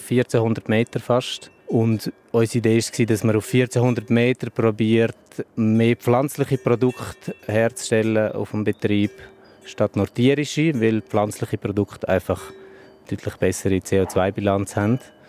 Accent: Graubünden, Switzerland; bin ich eigentlich auch in Graubünden aufgewachsen, im Lugnetz. Meine Eltern sind zugezogen aus dem Aargau. Darum rede ich auch romanisch, einfach Sursilvan.

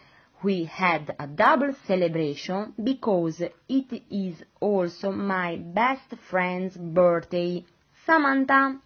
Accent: Sanremo, Liguria, Italy; English is a second language; moved away as an adult; now in Dublin, Ireland; I am from Sanremo, the city of flower.

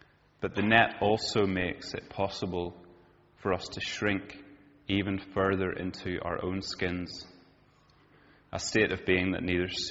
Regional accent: Northern Ireland, United Kingdom; now in Edinburgh, United Kingdom; lived in Edinburgh, the most beautiful place in the world, for the last 12. Originally, or did most of my growing up in Northern Ireland

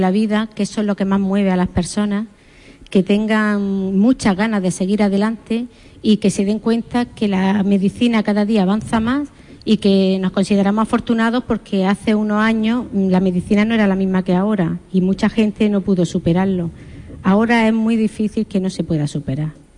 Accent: Granada, Andalusia, Spain; Yo de Granada.

